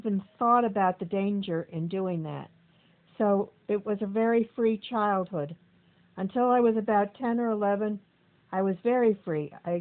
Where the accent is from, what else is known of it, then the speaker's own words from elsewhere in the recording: Port Washington, United States; I was born in Port Washington, and I grew up in Port Washington. It was still a small town when I was growing up.